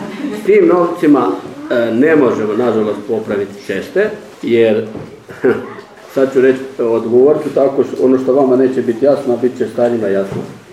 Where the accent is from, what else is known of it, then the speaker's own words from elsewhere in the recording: Croatia; gdje se mi moramo kao Hrvati i kao država Hrvatska boriti u EU da imamo svoj vlastiti identitet